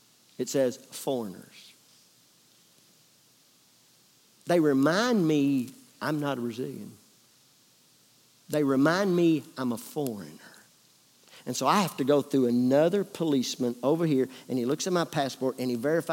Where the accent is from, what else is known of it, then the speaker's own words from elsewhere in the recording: United States; But I'm an American. An Americano.